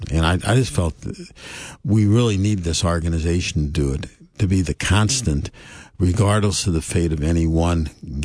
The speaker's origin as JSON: {"language": "English", "town": "St. Louis", "region": "Missouri", "country": "United States", "tie": "born or raised there", "said": "where I grew up in South St. Louis, and dating myself, that was back in the 1940s"}